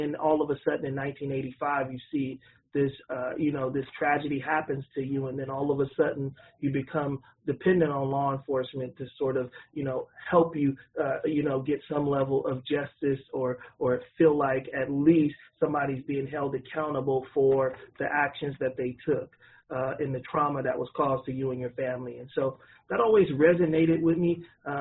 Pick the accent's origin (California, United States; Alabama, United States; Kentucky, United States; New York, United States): California, United States; Oakland; for me, I was born and raised in Oakland. I went to Oakland Public Schools. I graduated from McClimas High School, and so Oakland is my home.